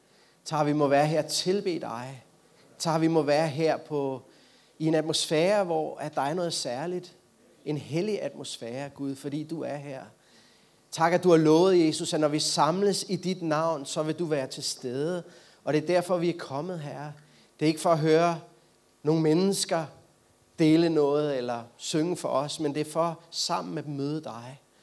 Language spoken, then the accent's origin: Danish; Valby, Capital Region of Denmark, Denmark; og så er jeg jo også fra Valby